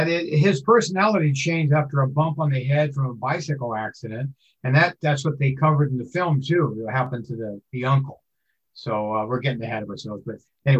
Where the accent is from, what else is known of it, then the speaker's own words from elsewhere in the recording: Calistoga, California, United States; I grew up in Calistoga, which is 18 miles away, and so I went over there a lot of times, and I know the city very well.